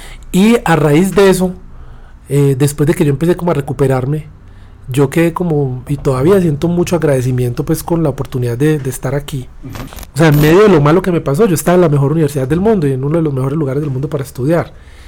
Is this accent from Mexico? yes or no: no; Colombia; porque yo soy colombiano, o sea, yo nací aquí, y gran parte pues del éxito mío, quiera o no, así yo haya estudiado por fuera, así me hayan pasado todo, pues es, yo nací aquí.